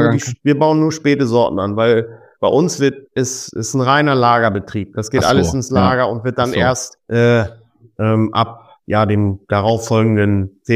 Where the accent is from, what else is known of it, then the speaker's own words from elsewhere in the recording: Ebsdorf, Lower Saxony, Germany; Ich komme aus dem Herzen der Lüneburger Heide in Ebsdorf.